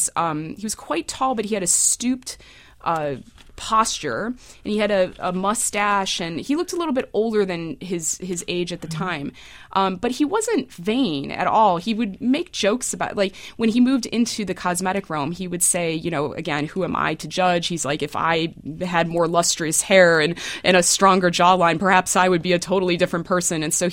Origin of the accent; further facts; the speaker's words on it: United States; now in United Kingdom; Well, it's interesting, too, because although I'm American, I haven't lived here for 20 years